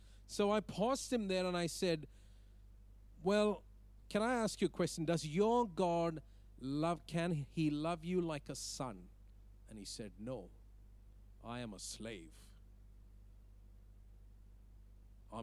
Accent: Saudi Arabia; moved away as an adult; also born or lived in Dubai; I was born and raised in Saudi Arabia and then finished my schooling and then lived in Dubai

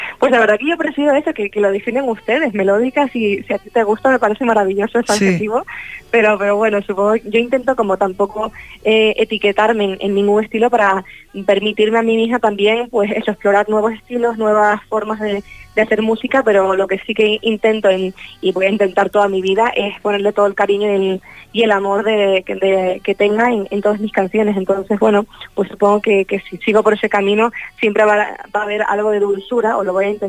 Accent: La Palma, Canary Islands, Spain; yo soy de allí, de La Palma

